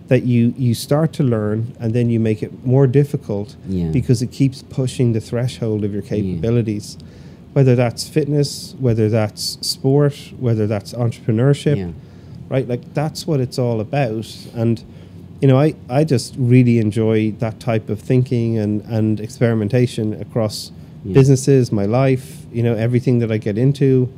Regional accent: Ireland; well, it's the same in Ireland where I grew up, right? Ireland's obviously colonized by the British.

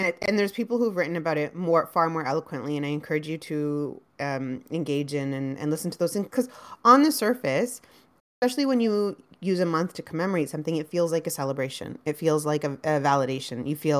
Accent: Canada; Anti-Sikh violence and the experience of anti-Sikh violence, especially as a Canadian Sikh, is rooted very specifically in a Sikh identity

